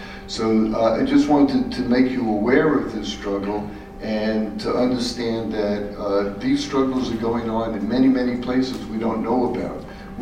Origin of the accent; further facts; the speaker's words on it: New York, United States; I'm from the Hudson Valley